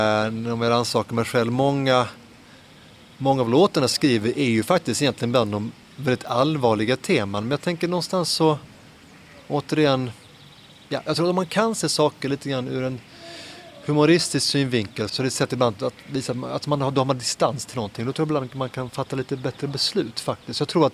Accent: Helsingborg, Skåne, Sweden; also born or lived in Södertälje; now in Lund, Sweden; Nej, jag föddes i Södertälje och växte upp lite grann där och så mycket i Helsingborg faktiskt. Så jag kom till Lund först när jag började studera.

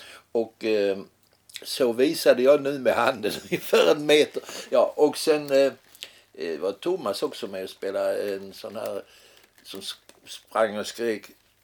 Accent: Helsingborg, Skåne, Sweden; also born or lived in Malmö; erbjöd de den till Malmö där jag är född, men nej fan, det vill vi inte ha, sa de i Malmö. Då vände de sig till Helsingborg där jag är uppvuxen

